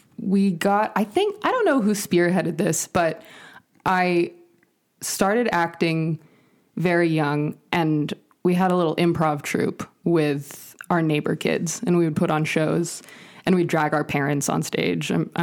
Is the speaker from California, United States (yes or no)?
yes; Santa Cruz, California, United States; I am from Santa Cruz, California. So a teeny little surf town, about an hour and a half south of San Francisco. I grew up in the woods, so up in the mountains surrounding Santa Cruz.